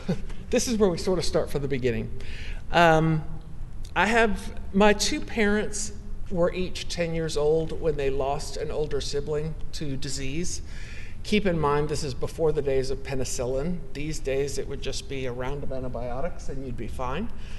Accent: New Orleans, Louisiana, United States; They married and transferred to New Orleans, which is where I grew up. So I was the first rebel in the family to be born and raised in New Orleans, which is a very interesting place.

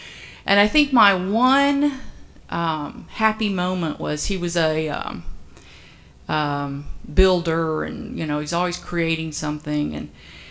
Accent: Atlanta, Georgia, United States; So I am one of the originals still here in Atlanta.

